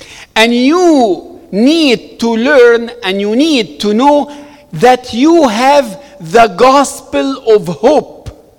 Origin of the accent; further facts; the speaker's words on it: Egypt; I was born and raised in Egypt.